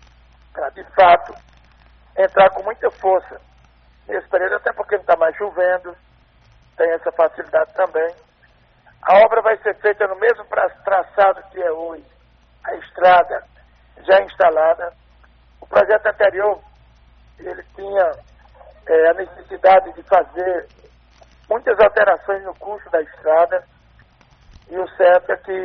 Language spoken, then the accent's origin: Portuguese; São José de Piranhas, Paraíba, Brazil; born there; mas também nós podemos dizer o nosso Poço Vermelho, onde eu nasci